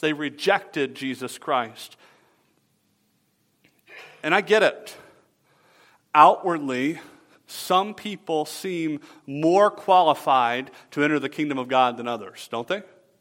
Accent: Atlanta, Georgia, United States; I grew up in Atlanta, Georgia. I am a huge Atlanta Braves baseball fan.

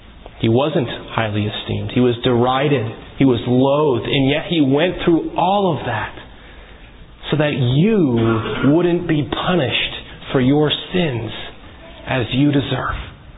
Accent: West Virginia, United States; Now, I'm from West Virginia.

